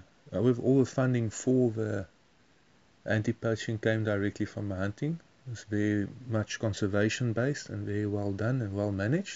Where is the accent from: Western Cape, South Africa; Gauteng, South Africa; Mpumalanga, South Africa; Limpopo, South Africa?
Mpumalanga, South Africa; I've spent most of my life in the bush. I grew up in Kruger National Park and I've been there from age 10 to 18 as a young boy. And before that, I lived on a game ranch.